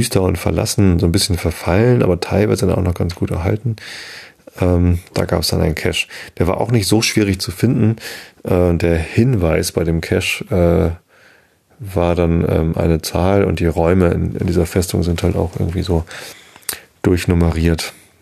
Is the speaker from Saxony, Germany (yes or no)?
no; Hamburg, Germany; von diesem G20-Gipfel in Hamburg mitbekommen. In meiner Heimatstadt hat der G20-Gipfel stattgefunden